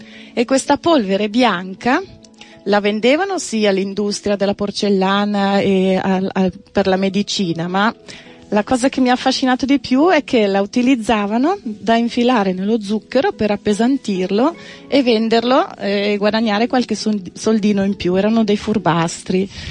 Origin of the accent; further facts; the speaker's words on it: Brusino Arsizio, Ticino, Switzerland; sono nata e cresciuta a Brusino Arsizio, che è un paese alle pendici del Monte San Giorgio